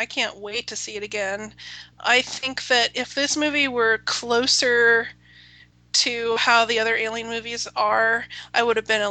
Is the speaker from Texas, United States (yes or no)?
yes; Dallas, Texas, United States; being born and raised in Dallas, Texas, like, oh my God, is that what they think our accent sounds like?